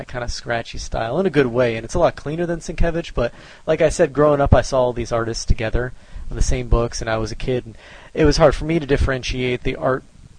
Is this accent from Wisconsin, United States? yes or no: yes; Wisconsin, United States; Yeah, well, I mean, my heritage is French, but personally I'm American. I'm from Wisconsin.